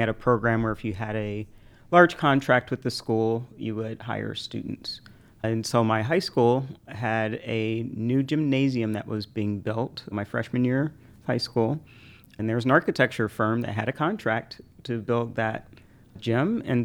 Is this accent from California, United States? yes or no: no; Indianapolis, Indiana, United States; So I grew up in Indianapolis in the black part in Meridian Kessler, large forest center city, like it would have been green lined historically, but there was a section of it that was not. And so that was where we grew up.